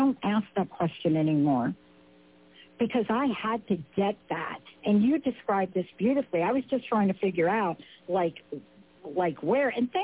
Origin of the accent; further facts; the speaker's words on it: Bronx, New York, United States; if you knew that I grew up in the Bronx, New York